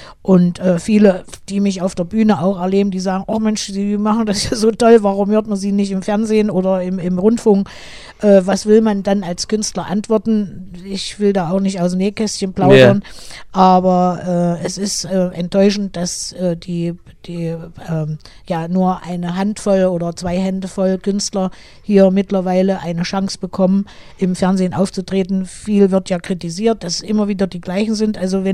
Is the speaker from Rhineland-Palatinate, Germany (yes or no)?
no; Erfurt, Thuringia, Germany; da ist nun auch meine Heimatliebe, die nicht nur Thüringen betrifft, und ich habe auch, war mir ein Bedürfnis, ein Lied über meine Heimatstadt Erfurt zu machen, und das heißt